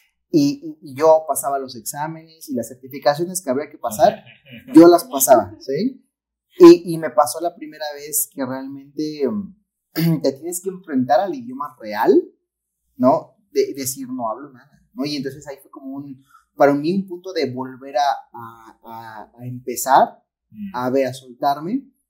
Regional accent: Mexico; como mexicano nos pasa mucho, ¿no? Decir, tenemos cerca de Estados Unidos, consumimos en inglés

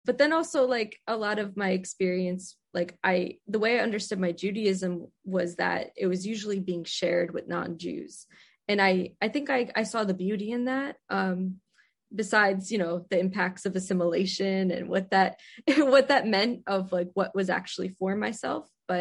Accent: New York, United States; It just so happens that I didn't grow up there. I grew up like at the northern tip of Rockland

